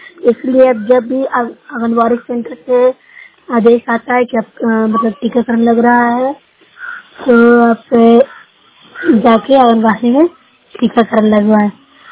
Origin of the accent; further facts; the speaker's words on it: Noorsarai, Bihar, India; मैं नूसरा ब्लॉक से हूँ, जिला नालंदा से।